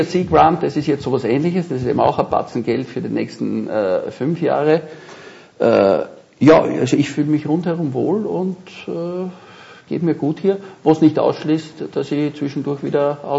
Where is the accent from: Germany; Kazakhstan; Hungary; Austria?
Austria; Linz, Upper Austria; erstens einmal bin ich ein Linzer. Und, also ich bin wirklich ein begeisterter Österreicher